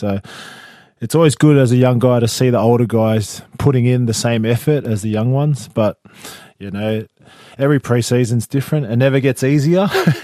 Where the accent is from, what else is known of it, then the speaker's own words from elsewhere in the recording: Newcastle, New South Wales, Australia; But I was obviously being from Newcastle.